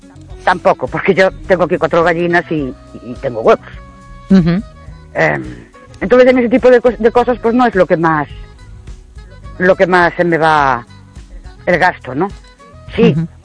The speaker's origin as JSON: {"language": "Spanish", "town": "Ourense", "region": "Galicia", "country": "Spain", "said": "de Ourense."}